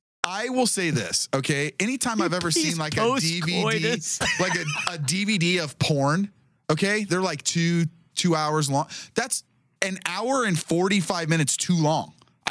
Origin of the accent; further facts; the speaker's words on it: Indiana, United States; I mean, I grew up in Indiana, but like, I just like.